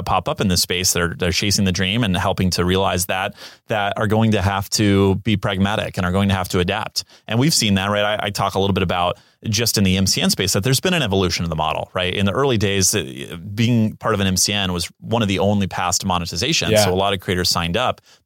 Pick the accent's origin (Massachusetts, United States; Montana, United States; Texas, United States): Texas, United States; Houston; also born or lived in Bakersfield, United States; now in Los Angeles, United States; I'm originally from Houston and spent some time growing up in Bakersfield and then came to LA for college. So went to USC and just, you know, loved the city and stayed. So I've been in downtown, gosh, like I said, about 10 years now.